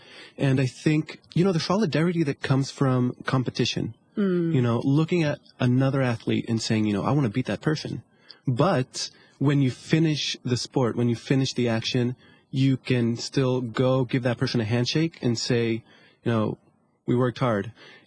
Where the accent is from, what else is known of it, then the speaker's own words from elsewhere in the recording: Mexico; also born or lived in United States; now in Malta; You guys have probably heard me before. Well, I'm from Mexico. I grew up for a long time in the U.S., and we've studied a semester in Glasgow, and we're here in Malta now.